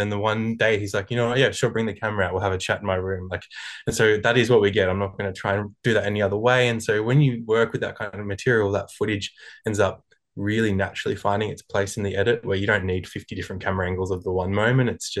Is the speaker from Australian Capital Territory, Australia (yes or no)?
no; New South Wales, Australia; I'm originally from the Northern Rivers in New South Wales, and so growing up around kind of Lismore and Byron Bay area